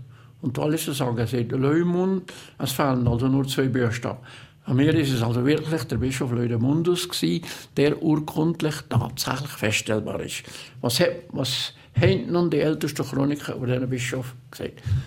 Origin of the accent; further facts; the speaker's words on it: Glis, Valais, Switzerland; Glis ist natürlich meine Heimat.